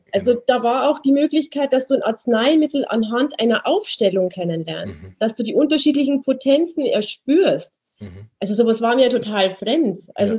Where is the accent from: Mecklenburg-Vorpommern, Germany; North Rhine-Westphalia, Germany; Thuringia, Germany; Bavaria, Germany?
Bavaria, Germany; Munich; ich komme ja aus München, ich habe 15 Jahre in München gewohnt